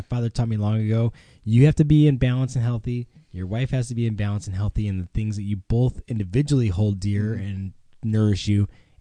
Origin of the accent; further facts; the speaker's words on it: Indiana, United States; growing up in Indiana, I can relate to that.